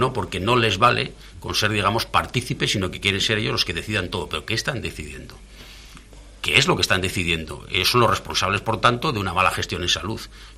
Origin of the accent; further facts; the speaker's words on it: Tudela, Navarre, Spain; Traumatólogo en el hospital de Pamplona y soy de Tudela, pues tengo menos posibilidades.